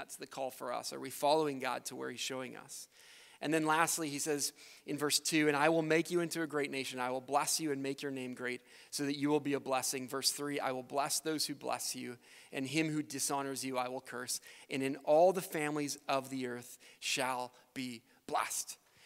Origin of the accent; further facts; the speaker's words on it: Canada; When I was young, growing up in Canada, the best thing about summer for me was when the ice cream truck came through my neighborhood.